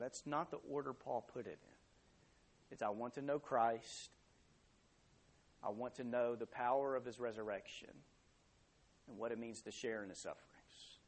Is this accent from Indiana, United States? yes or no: no; Texas, United States; these people that hang Texas stuff all over our house, you know, or our cars to let everyone know that we're from Texas.